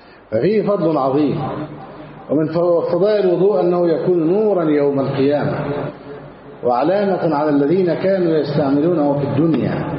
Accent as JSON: {"language": "Arabic", "country": "Egypt", "said": "أهل بلدنا مصر"}